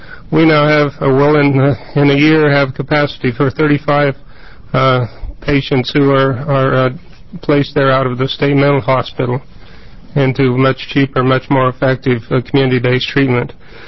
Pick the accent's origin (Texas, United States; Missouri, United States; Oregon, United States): Oregon, United States; Lostine; from Lostine, Oregon, and Wallowa County Commissioner